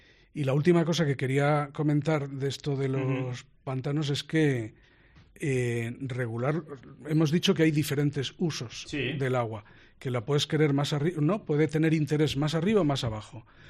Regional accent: Valencia, Valencian Community, Spain; born there; porque yo que nací en Valencia, y esto del Tribunal de las Aguas es graciosísimo

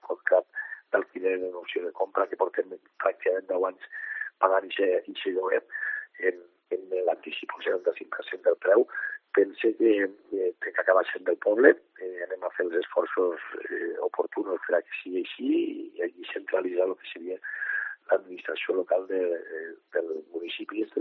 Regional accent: Peníscola, Valencian Community, Spain; Mai hagués pogut pensar que hagués sigut l'alcalde del meu poble

